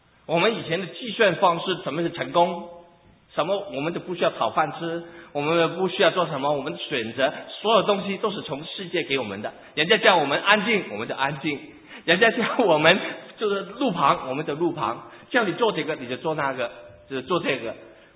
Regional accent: Hong Kong; now in United States; 我从东南亚来美国的时候，其实东南亚很多机会做善事，就是我从香港过来做善事

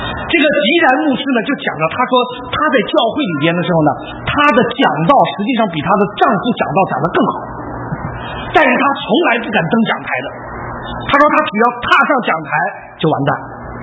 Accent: China; 所以我是中国人做牧师哈

